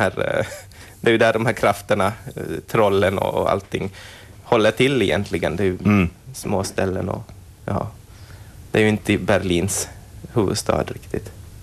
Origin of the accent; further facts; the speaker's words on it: Pensala, Ostrobothnia, Finland; Min mamma är härifrån fast jag är liksom från Pensala. Jag har växt upp och pappa är därifrån. Men som Vasa har ju blivit som den närmaste staden för mig.